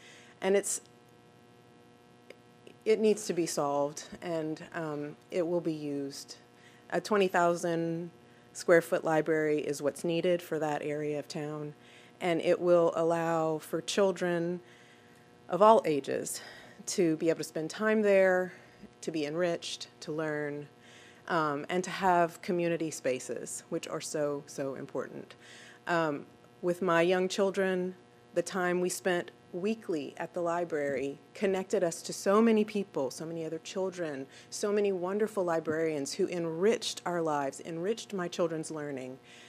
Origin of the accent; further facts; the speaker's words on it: Abbeville, Louisiana, United States; I grew up in Abbeville, and I remember riding my bike to the library as a kid